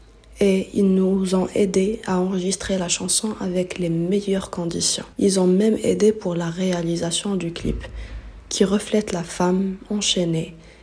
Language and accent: French; Morocco; je suis marocaine